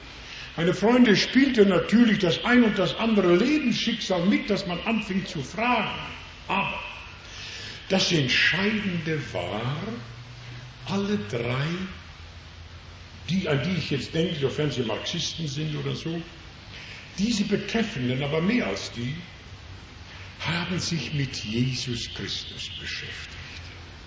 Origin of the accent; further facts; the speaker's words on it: Halver, North Rhine-Westphalia, Germany; in meinem Heimatort Halver bei Lüdenscheid kenne ich eine ganze Reihe von Männern